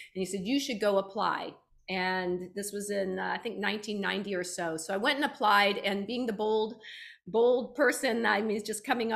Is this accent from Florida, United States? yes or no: yes; Florida, United States; So yeah, I grew up in Florida